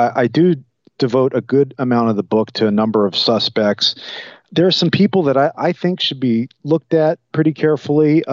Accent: Miami, Florida, United States; I grew up in Miami and nobody hitchhiked

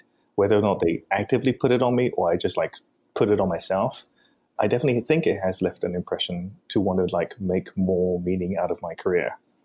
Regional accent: South East England, United Kingdom; You know, like growing up in England, we were in Surrey.

